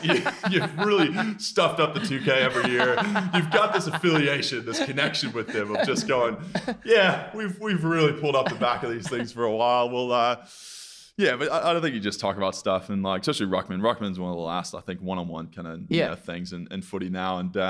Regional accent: Texas, United States; Pretty just normal, middle class.

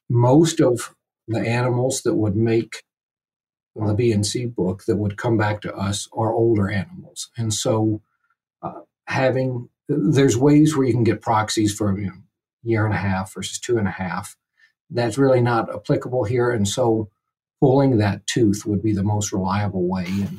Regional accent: Missouri, United States; I've deer hunted most of my life. I grew up in Missouri around big deer.

